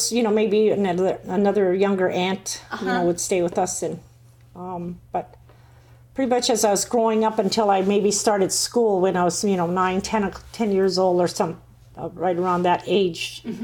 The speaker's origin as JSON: {"language": "English", "town": "Northway", "region": "Alaska", "country": "United States", "tie": "born or raised there", "said": "I was born here in Northway some 60 years ago. So, and yeah, I'm just born and raised here."}